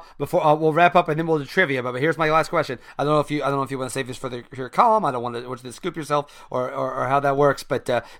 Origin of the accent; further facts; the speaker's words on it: Midwest, United States; I'm a Midwesterner.